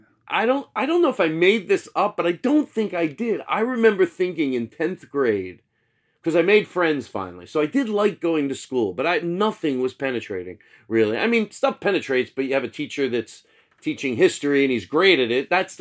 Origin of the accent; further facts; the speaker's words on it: Philadelphia, Pennsylvania, United States; also born or lived in Valley Forge; I grew up in Philadelphia until about second grade, lived in like Northeast, and then we moved out to Valley Forge when I was in like fifth grade.